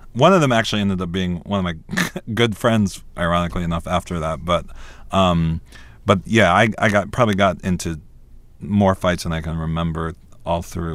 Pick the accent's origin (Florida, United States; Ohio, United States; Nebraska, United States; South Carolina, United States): South Carolina, United States; my sister, my parents, and the way I grew up in South Carolina, all of that kind of fed into who Elliot became.